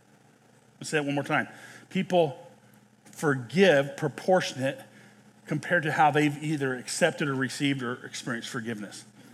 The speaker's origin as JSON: {"language": "English", "region": "Nebraska", "country": "United States", "tie": "born or raised there", "said": "I grew up in Western Nebraska. There's a lot of pheasant hunting there."}